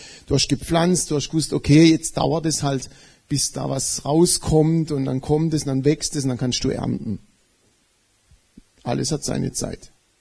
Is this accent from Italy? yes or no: yes; Italy; als Italiener bin ich ja oft in Italien, ich bin auch oft in Rom.